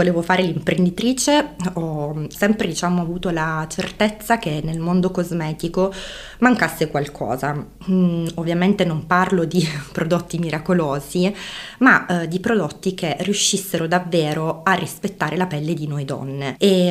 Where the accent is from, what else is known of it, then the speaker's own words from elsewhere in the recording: Bari, Apulia, Italy; born there; now in Bolzano, Italy; Io sono barese di nascita, altoatesina, o meglio bolzanina di adozione